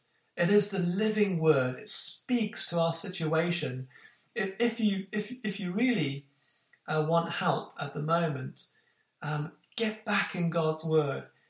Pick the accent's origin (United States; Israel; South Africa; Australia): South Africa; Fish Hoek, Western Cape; I was raised in South Africa, and when you often had bushfires. I used to live in a place called Fishhook, surrounded in a valley by mountains